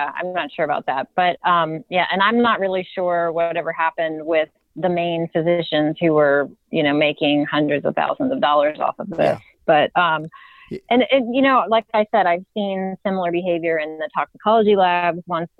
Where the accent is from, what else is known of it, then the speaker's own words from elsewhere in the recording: Virginia, United States; But then I spoke to some friends of mine who are attorneys in Virginia, and I'm from Virginia